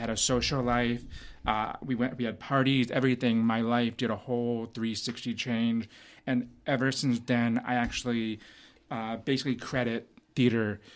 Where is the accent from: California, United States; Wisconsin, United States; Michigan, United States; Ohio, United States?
Ohio, United States; Columbus; also born or lived in Youngstown, Ohio; I grew up, I tell people Columbus, Ohio. I was born in Youngstown, Ohio.